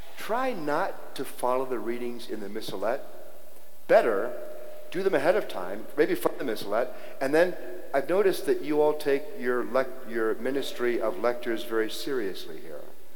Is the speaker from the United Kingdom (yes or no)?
no; Ireland; But if I, as an Irishman, can do it, you can do it.